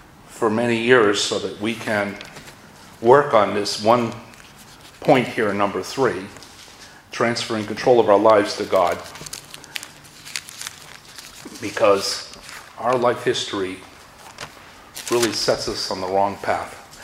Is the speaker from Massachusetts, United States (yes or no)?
yes; Massachusetts, United States; accent: Massachusetts; I'm using my Massachusetts accent now, I'm sorry.